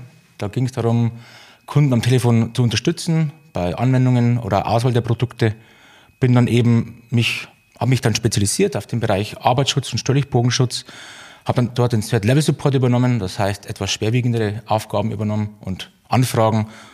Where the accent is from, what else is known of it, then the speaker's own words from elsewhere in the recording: Neumarkt in der Oberpfalz, Bavaria, Germany; also born or lived in Nuremberg; Ich bin eigentlich geboren in Nürnberg, aber waschechter Oberpfälzer. Bin hier in der Gegend in Neumarkt in der Oberpfalz aufgewachsen, in einem beschaulichen Dorf. Nicht mehr als 50 Einwohner, das heißt sehr ländlich geprägt.